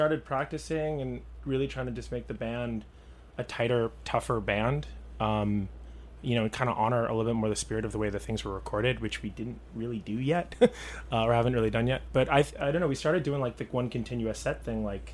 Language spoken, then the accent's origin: English; Boston, Massachusetts, United States; born there; I was born in Boston, March 5th, 1980.